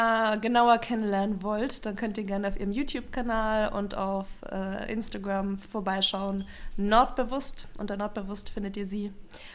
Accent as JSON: {"language": "German", "region": "Southern Germany", "country": "Germany", "said": "Ich bin Süddeutsche, bei mir sind es auch die Brezeln."}